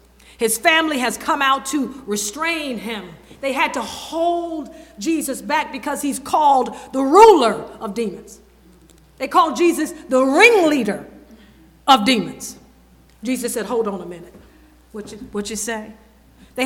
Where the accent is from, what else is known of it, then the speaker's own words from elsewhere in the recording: the South, United States; When I was growing up in the South, the members would call each other brother and sister.